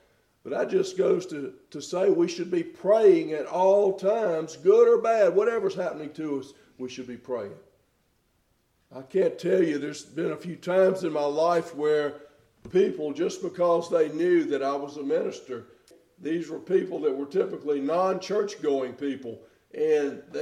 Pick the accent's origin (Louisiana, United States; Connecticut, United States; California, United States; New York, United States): Louisiana, United States; but I did quite a bit growing up in Louisiana.